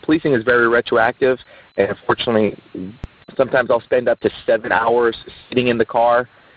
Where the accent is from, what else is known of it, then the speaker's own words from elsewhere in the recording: Texas, United States; Hey, Ben and Brock. … from South Texas